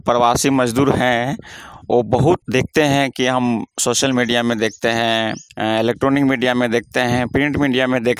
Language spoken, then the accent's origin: Hindi; Hazaribagh, Jharkhand, India; ग्राम post उचागाना बिसुंगर, Hazaribagh का रहने वाला हूं।